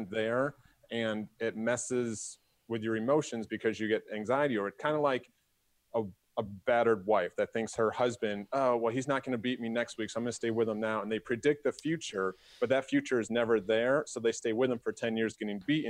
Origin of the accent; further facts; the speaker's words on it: New York, United States; I'm from New York, so I'm okay with that.